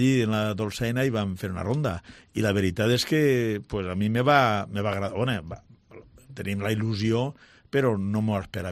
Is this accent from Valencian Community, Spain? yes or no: yes; Villarreal, Valencian Community, Spain; ara estic a Madrid, i vaig per allí i dius, és que sóc de Villarreal.